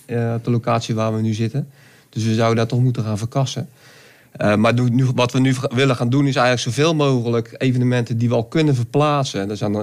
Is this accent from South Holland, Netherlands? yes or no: yes; Dordrecht, South Holland, Netherlands; Nou, ik kom uit Dordrecht.